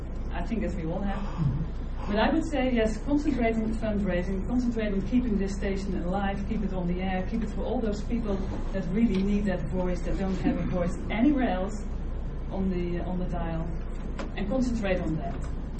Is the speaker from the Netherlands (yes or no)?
yes; Netherlands; now in Houston, United States; I'm from the Netherlands, and when I told my family and friends that I was moving to Houston, Texas